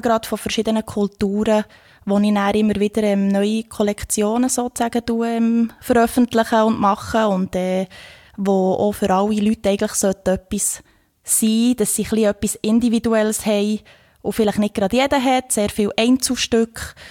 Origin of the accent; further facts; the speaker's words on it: Thun, Bern, Switzerland; Ich bin aus Thun.